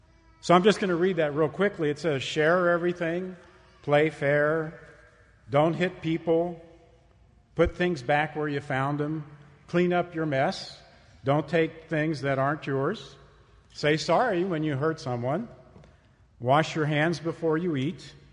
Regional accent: Texas, United States; also born or lived in California; I actually grew up in Texas. I am a Texan, but from a personal perspective, I feel I have some ties to California

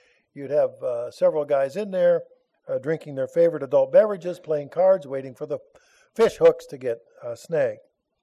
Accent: Minnesota, United States; especially in the northern states where I was raised in Minnesota

